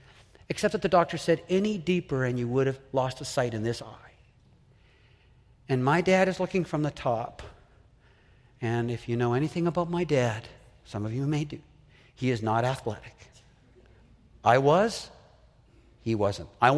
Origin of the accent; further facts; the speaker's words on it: Saskatoon, Saskatchewan, Canada; When I was a little boy, growing up in Saskatoon, my dad said to me one day when I was 6 years old